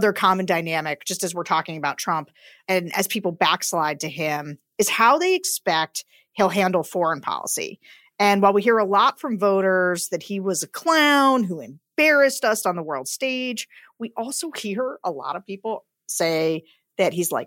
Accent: Pennsylvania, United States; And also my home state.

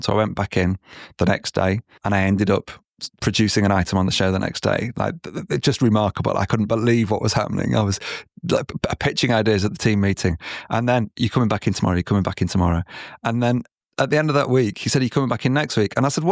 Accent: Manchester, North West England, United Kingdom; And it was a job that I really enjoyed in my hometown of Manchester.

